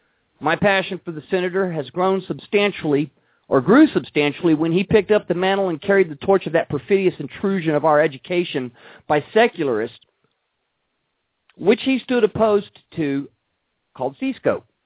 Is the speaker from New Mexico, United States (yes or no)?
no; Texas, United States; it's my honor and my privilege as a Texan and as an active grassroots conservative in Tarrant County